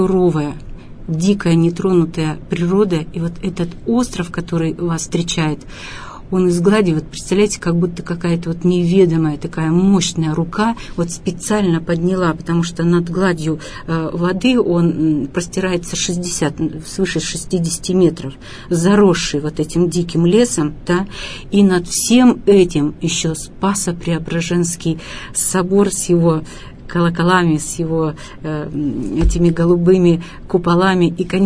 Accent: Yekaterinburg, Sverdlovsk Oblast, Russia; Мы из Екатеринбурга

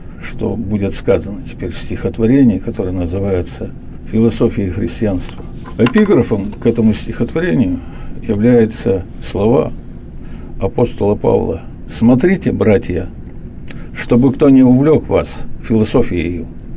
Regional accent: Sverdlovsk Oblast, Russia; born there; Родился в Алапаевском районе Свердловской области, в одной из деревень.

